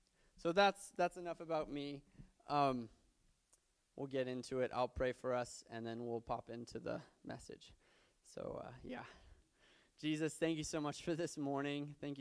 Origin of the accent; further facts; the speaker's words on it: Big Timber, Montana, United States; I grew up in Big Timber.